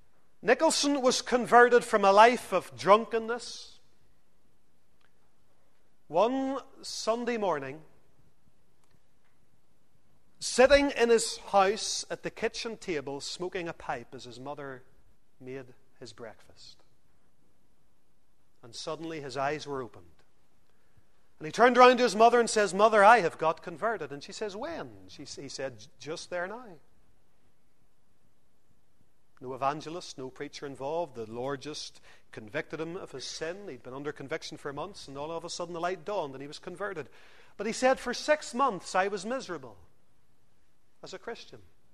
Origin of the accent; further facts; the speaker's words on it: Lisburn, Northern Ireland, United Kingdom; I grew up in Lisburn.